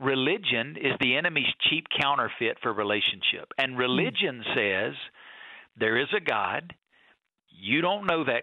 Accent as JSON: {"language": "English", "region": "Alabama", "country": "United States", "tie": "born or raised there", "said": "I grew up not in Las Vegas. I grew up a long way from Las Vegas in North Alabama."}